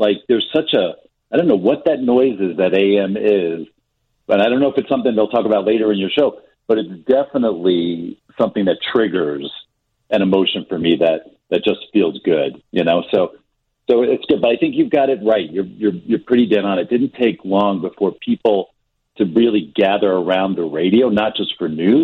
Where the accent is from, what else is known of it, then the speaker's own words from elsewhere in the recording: New York, United States; And, you know, when I grew up, and by the way, I'm from New York.